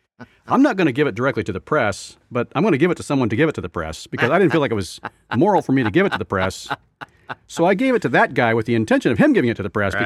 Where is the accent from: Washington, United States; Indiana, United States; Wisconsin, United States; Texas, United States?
Indiana, United States; Now, see, we're from Indiana. We know him as a governor.